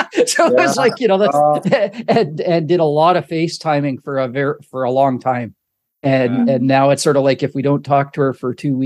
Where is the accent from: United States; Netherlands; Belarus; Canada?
Canada; Saskatchewan; Well, so we grew up in Saskatchewan, or like I was born and raised in Saskatchewan. So in the middle of the prairies in Canada, and it's a smaller city where we lived, and kind of very conservative in their views and stuff.